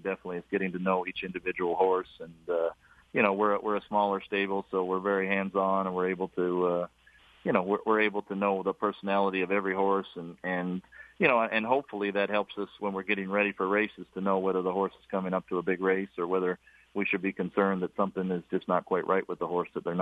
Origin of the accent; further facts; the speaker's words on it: Vancouver, British Columbia, Canada; I grew up in just outside of Vancouver, Canada.